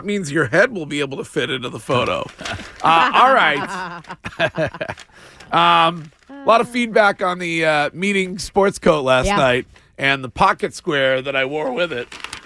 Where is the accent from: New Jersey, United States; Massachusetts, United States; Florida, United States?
Massachusetts, United States; Stow; the last week in my hometown of Stowe, Massachusetts.